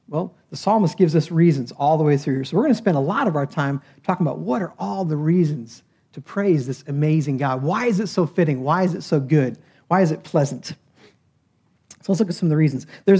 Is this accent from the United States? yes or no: yes; Buffalo, New York, United States; moved away as an adult; now in Greenville, United States; Now, I grew up in Buffalo. It kind of defines your life in Buffalo.